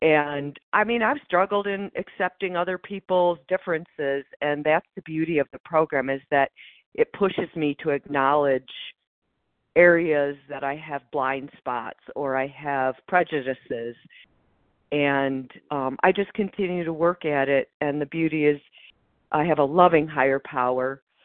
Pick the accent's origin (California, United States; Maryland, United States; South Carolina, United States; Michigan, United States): Michigan, United States; I'm from Michigan, and I rarely share, and so I'm pushing myself today.